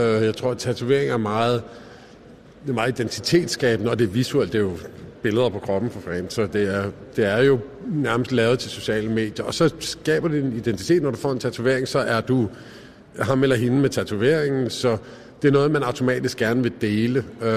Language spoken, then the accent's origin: Danish; Odense, Region of Southern Denmark, Denmark; som man siger i Odense, hvor jeg kommer fra.